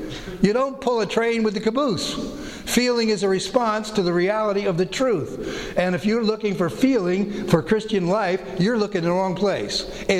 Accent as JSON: {"language": "English", "country": "United States", "said": "I'm an American, I'm a patriot, and you salute that flag if you're a patriot."}